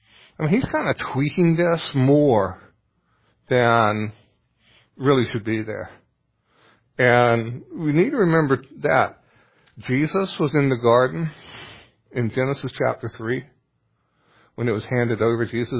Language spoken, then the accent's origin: English; the South, United States; they give me a lot of flack for being a Southerner.